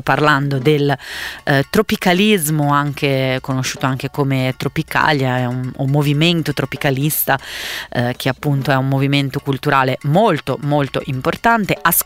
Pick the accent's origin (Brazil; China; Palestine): Brazil; accent: Milanese; io sono brasiliana, perché a volte appunto qualcuno se lo dimentica, perché ho questo accento leggermente milanese